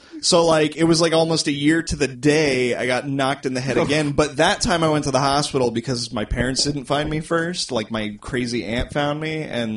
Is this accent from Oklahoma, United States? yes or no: no; Corpus Christi, Texas, United States; So I'm from Corpus.